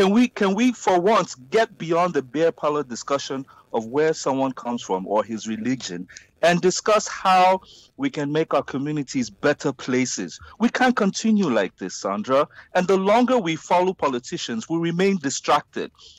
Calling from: Nigeria; I'm here in, where am I? Some parts of Nigeria.

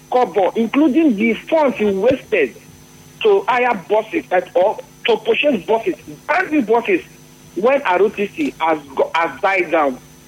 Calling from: Abuja, Federal Capital Territory, Nigeria; I'm calling from Abuja.

